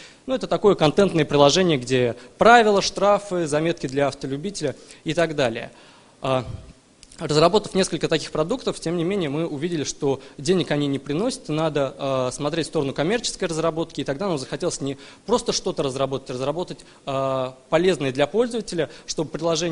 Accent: Nizhny Novgorod, Nizhny Novgorod Oblast, Russia; все наши члены из Нижнего Новгорода, и мы в определенный момент, там, несколько лет назад, учились все в университете.

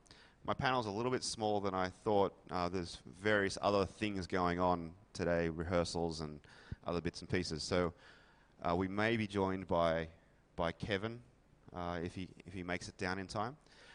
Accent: Australia; moved away as an adult; now in Seattle, United States; I live in Seattle, but by my accent you may be able to tell that I'm actually not from the US, unlike these two. I'm from Australia.

